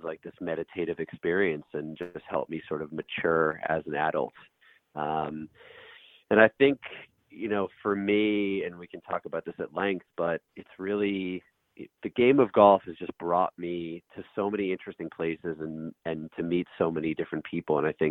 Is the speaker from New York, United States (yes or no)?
yes; Chappaqua, New York, United States; So I grew up in Westchester County in Chappaqua.